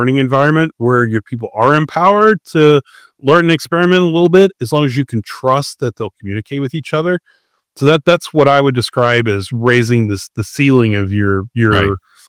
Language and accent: English; United States; I'm an American.